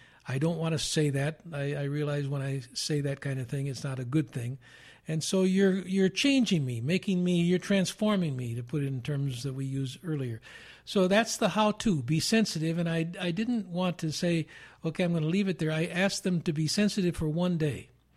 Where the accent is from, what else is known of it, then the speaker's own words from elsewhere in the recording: Chicago, Illinois, United States; Last time I was out here, and you're from Pennsylvania, I'm from Chicago.